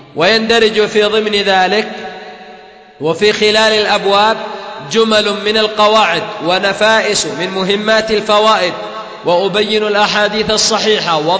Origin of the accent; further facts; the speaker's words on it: Yemen; ورأيت أهل بلدنا اليمن، هكذا حماها الله تعالى